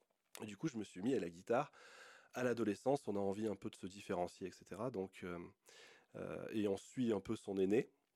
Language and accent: French; Gap, Provence-Alpes-Côte d'Azur, France; Alors je suis originaire de Gap, du coup dans les Hautes-Alpes.